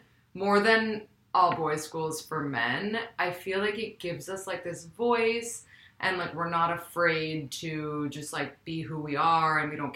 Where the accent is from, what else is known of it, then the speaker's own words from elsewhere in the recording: New York City, New York, United States; So as you mentioned … I'm from New York City, like yourself. and also went to Spence.